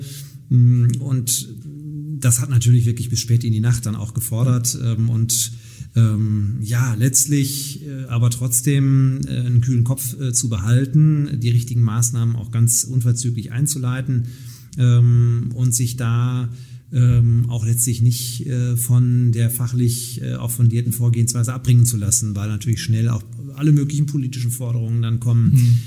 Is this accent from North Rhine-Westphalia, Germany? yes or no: yes; Nottuln, North Rhine-Westphalia, Germany; meine damalige Tätigkeit als Ratsmitglied in meiner Heimatgemeinde in Nottuln.